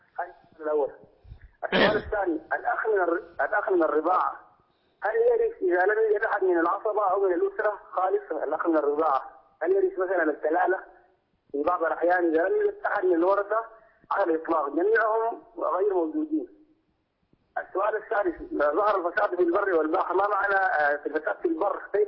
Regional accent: Sudan; عندنا في السودان يكتفون بالدعوة العامة عبر مقدرات الصوت

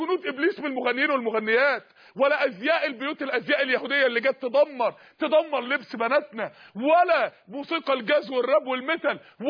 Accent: Mansoura, Dakahlia, Egypt; عندنا في المنصوره

